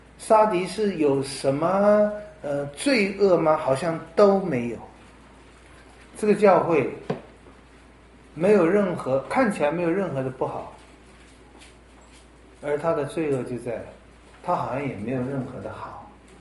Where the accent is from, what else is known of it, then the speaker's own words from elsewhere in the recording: China; 那这我也想到有人说我们中国人最有这个毛病了